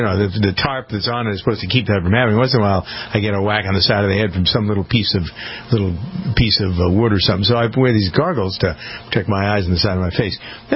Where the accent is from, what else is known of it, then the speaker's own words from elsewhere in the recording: Framingham, Massachusetts, United States; comes from my hometown of Framingham, Massachusetts.